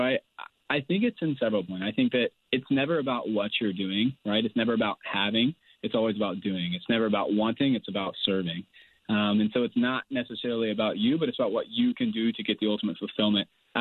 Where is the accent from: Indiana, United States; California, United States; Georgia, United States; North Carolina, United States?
Georgia, United States; So I'm from Georgia originally, and so I do not like the cold, and I do not like running hills.